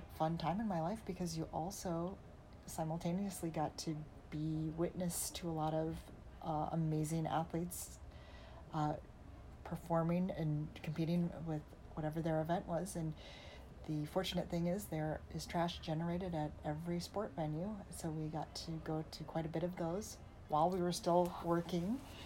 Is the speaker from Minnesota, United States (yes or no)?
yes; Minnesota, United States; now in Salt Lake City, United States; I moved to Salt Lake City from Minnesota, where I grew up and went to college.